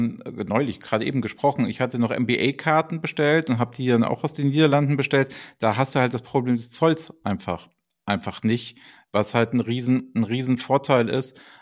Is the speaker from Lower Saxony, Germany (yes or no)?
no; Hamburg, Germany; man denkt ja immer so, der ist ja Hamburger und ich bin auch Hamburger, aber es sind 1,5 Stunden da.